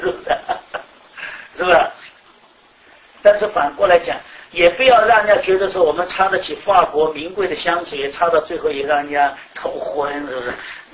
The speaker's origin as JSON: {"language": "Chinese", "country": "China", "said": "我们中国人最熟悉的是什么？"}